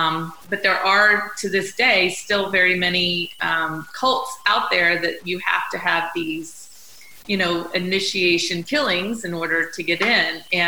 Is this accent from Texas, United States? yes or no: yes; Sherman, Texas, United States; I'm a Texas girl. I was brought up in Sherman, Texas, for the most part. One of four. And you know, brought up Catholic.